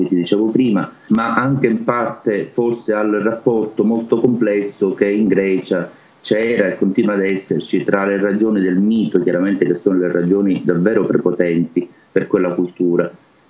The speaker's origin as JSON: {"language": "Italian", "region": "Sicily", "country": "Italy", "said": "essendo siciliano, vivendo in Sicilia, in una città che ha origini greche e vive ancora di questo mito, appunto Agrigento"}